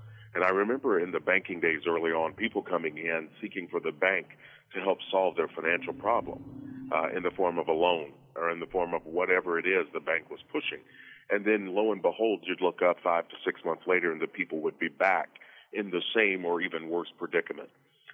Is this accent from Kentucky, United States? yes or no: yes; Kentucky, United States; moved away as an adult; Well, I was born and raised in Kentucky. Ended up playing football there, a little private Baptist school, Georgetown. And then from there went on to Pennsylvania to graduate school